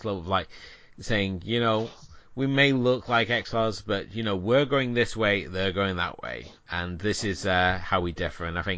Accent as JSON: {"language": "English", "region": "England", "country": "United Kingdom", "tie": "born or raised there", "said": "But the reason I'm choosing to look at Apaches is because growing up in England, the public information films were often shown during any of your sort of weekend afternoon viewing"}